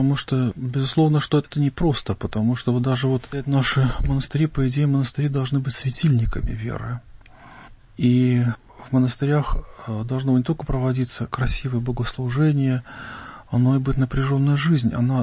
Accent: Saint Petersburg, Russia; я хотя приехал из Петербурга, был там воспитан, и воспитание неплохое достаточно получил

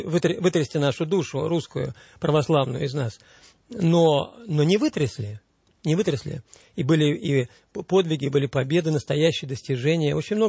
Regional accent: Ukraine; Я помню, как вот так же живешь там в детстве на Украине.

